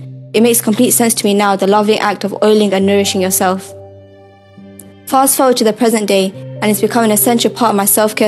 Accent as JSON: {"language": "English", "region": "London", "country": "United Kingdom", "tie": "born or raised there", "said": "My family and I grew up in East London"}